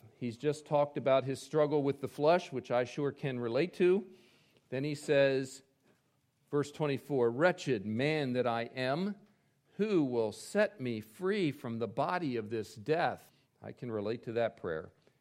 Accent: East Coast, United States; accent: East Coast; And maybe you're not hearing the difference between my U and my A there because of my East Coast accent

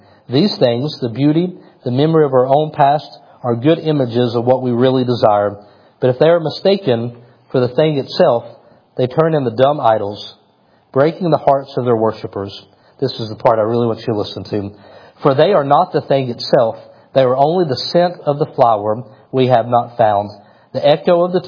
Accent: Kentucky, United States; I'm like, I'm from Kentucky. I don't want to drive another hour to see trees.

